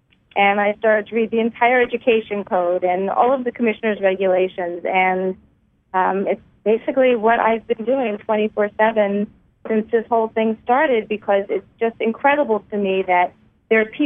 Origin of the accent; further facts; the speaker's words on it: New York, United States; I'm from Nassau County in Long Island, in New York.